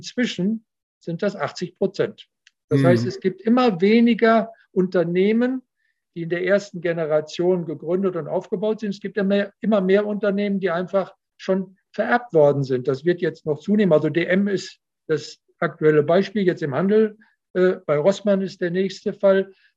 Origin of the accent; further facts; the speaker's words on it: Paderborn, North Rhine-Westphalia, Germany; Also ich habe das in Paderborn, wo ich herkomme, erlebt